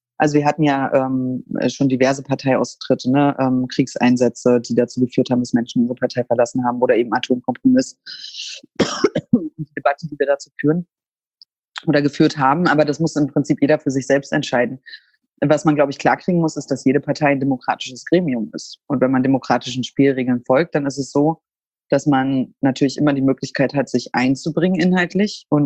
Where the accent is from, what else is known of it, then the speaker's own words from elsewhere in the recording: Germany; born there; Ich bin in der DDR geboren und war 6 Jahre alt, als die Mauer gefallen ist.